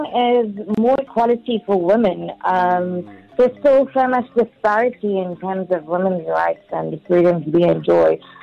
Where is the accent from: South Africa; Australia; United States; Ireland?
South Africa; But as a South African citizen, we're not myopic to all the governmental and political failures that we're still experiencing 29 years later.